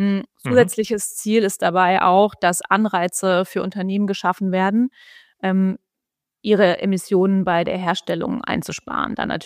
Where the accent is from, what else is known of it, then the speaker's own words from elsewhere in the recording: Munich, Bavaria, Germany; now in Düsseldorf, Germany; Ich komme eigentlich aus dem Süden tatsächlich, aus München, aber mich hat es nach Düsseldorf verschlagen.